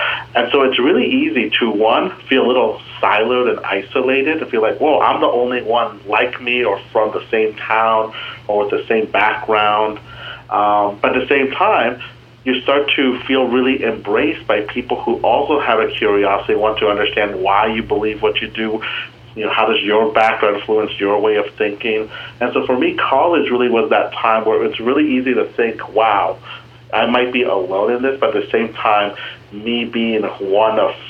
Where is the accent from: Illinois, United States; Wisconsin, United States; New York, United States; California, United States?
California, United States; Pasadena; also born or lived in Bellingham, Washington; So I was born in Pasadena, California, went to L.A. public schools all through elementary school, and then middle school, the family, mom, dad, and me and four other brothers moved up to Bellingham, Washington